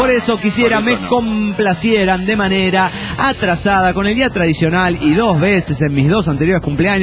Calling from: Aguascalientes, Mexico; Hola, ¿qué tal? … de Aguascalientes.

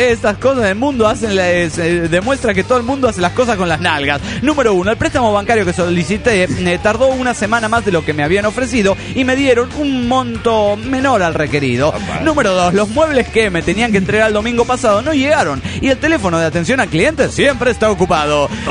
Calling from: Córdoba, Argentina; de Córdoba, Argentina.

